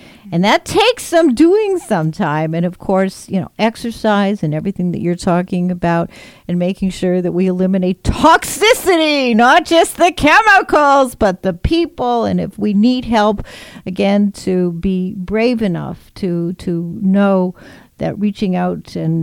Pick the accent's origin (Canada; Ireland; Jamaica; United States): Canada; Winnipeg, Manitoba; I was very, very fortunate as a young child, you know, growing up in Winnipeg, skating and competitive tennis and competitive badminton.